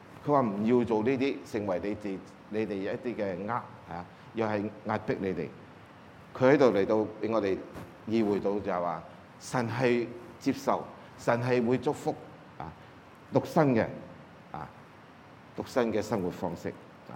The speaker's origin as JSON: {"language": "Cantonese", "country": "China", "said": "其實呢啲階段喺我哋中國人嘅歷史裏邊都會見得到嘅"}